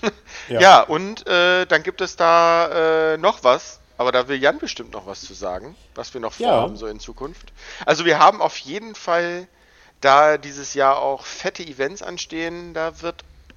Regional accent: Osterwald, Lower Saxony, Germany; ich komme aus Niedersachsen, aus dem schönen Osterwald, das liegt zwischen Hameln und Hildesheim.

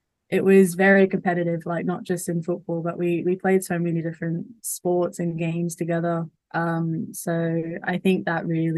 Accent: Cairns, Queensland, Australia; Well, so I'm from Cairns. I grew up in Cairns.

